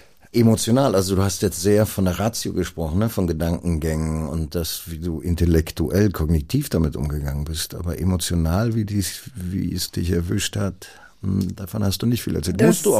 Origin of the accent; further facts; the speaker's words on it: Berlin, Germany; als Berliner